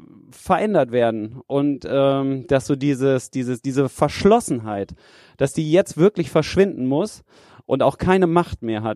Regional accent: North Rhine-Westphalia, Germany; ja, wir sind ja aus Westfalen, ne? Wir sind alle irgendwie so ein bisschen zurückhaltend so.

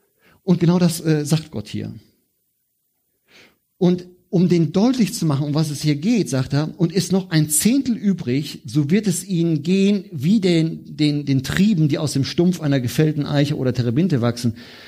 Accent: Germany; Das muss ich mir mal vorstellen, wir als Deutsche, wir sagen immer, nein, wollen wir nicht.

